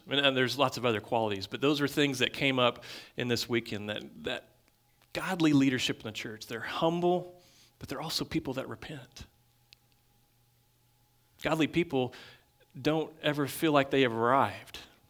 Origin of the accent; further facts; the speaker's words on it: Takoma Park, Maryland, United States; also born or lived in Austin; I was born in Austin, Texas. I moved here 3 weeks later, and then I don't remember much about the nursery, but I was there. And I went to First Baptist Church in Tacoma Park, and I grew up in that church